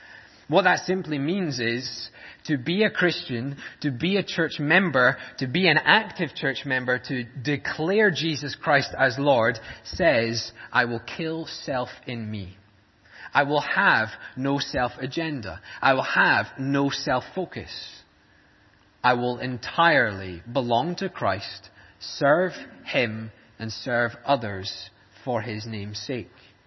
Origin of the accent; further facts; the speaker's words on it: Scotland, United Kingdom; Frankly, I'm a Scotsman.